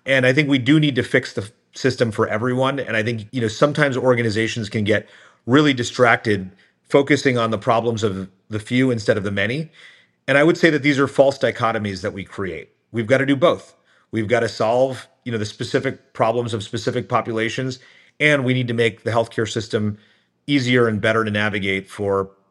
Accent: New Jersey, United States; I grew up as an Indian American in northern New Jersey, and as strange as it may sound today, there weren't a lot of us back then. There's obviously a lot of Indian Americans in New Jersey now.

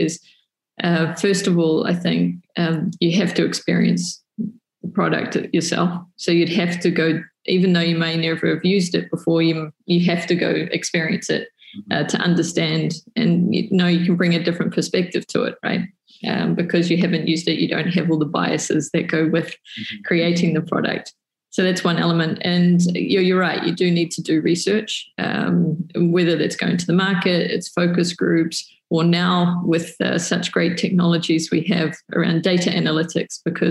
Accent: New Zealand; moved away; And as a New Zealander who's lived overseas for more than 15 years now, if I ever go anywhere, I'm very proud of where I come from.

